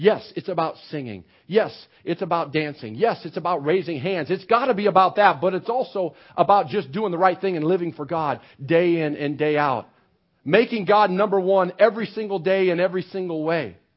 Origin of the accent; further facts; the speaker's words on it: United States; I know as good American men and women, we like to compartmentalize everything